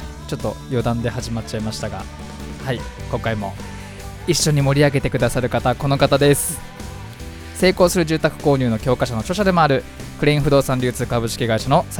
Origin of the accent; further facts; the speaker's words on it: Fujisawa, Kanagawa, Japan; この番組は藤沢出身の俳優タレントとして活動する私